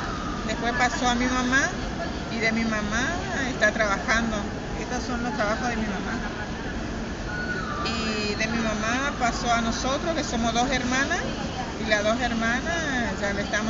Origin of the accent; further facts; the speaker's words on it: Resistencia, Chaco, Argentina; soy de Resistencia Chaco, soy de la etnia Kom, Toba.